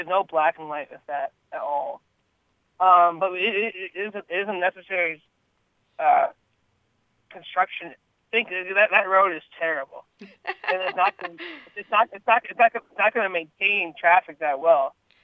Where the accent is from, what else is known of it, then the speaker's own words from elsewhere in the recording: Bemidji, Minnesota, United States; also born or lived in Red Lake; I was born in the Mayo Clinic. I moved to Northern Minnesota with my mother at a very young age, and I spent my first few years living in actually Red Lake, and then I moved to Bemidji. I'm a white guy from a Native family, mostly Native family.